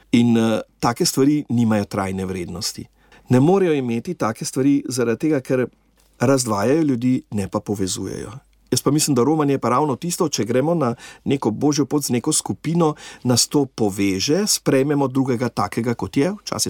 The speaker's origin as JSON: {"language": "Slovenian", "town": "Trieste", "region": "Friuli-Venezia Giulia", "country": "Italy", "said": "ker smo iz Trsta oziroma z Jadranske obale"}